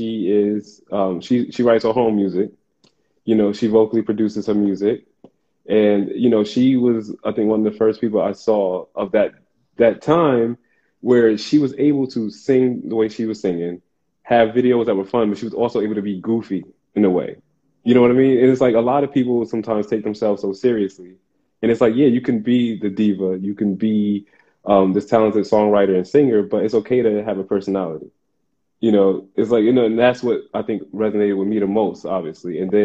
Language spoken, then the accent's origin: English; Paterson, New Jersey, United States; Born and raised in Patterson, New Jersey, the heart of the hood.